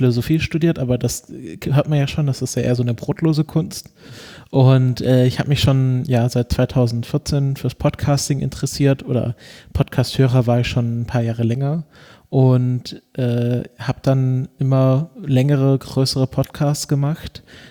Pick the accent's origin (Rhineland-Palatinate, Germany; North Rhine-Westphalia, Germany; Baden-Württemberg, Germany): Baden-Württemberg, Germany; born there; Ich bin geboren im Nordschwarzwald in einem kleinen Örtchen und habe es wahnsinnig weit weg geschafft bisher, nämlich nach Tübingen. Dort habe ich die letzten 6 Jahre Geschichte und Philosophie studiert